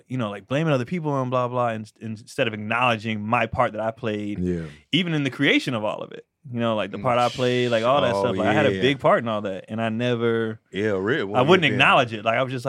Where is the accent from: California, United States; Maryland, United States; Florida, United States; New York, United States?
California, United States; Yeah, but that's why we grew up in the Bay Area, because my mom and dad was like, we getting the hell out of here.